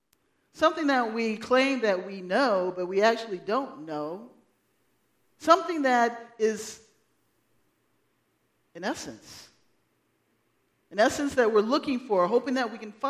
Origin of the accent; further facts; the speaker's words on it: Kansas, United States; You know, I came from Kansas. I wasn't born and raised there. I was there enough to say I'm from the show me state.